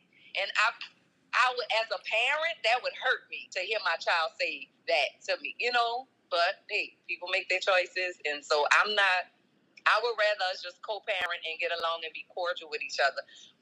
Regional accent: Louisiana, United States; and I'm from Holly Grove, so I'm going to be ready

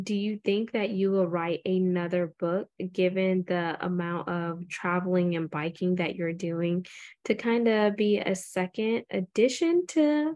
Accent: United States; born there; And I was born in America, unlike my brothers.

